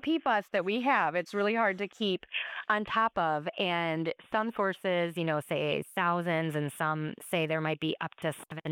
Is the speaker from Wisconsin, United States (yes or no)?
yes; La Crosse, Wisconsin, United States; Yeah, so I grew up in La Crosse and moved back when I accepted the position at UW La Crosse, and we moved to French Island.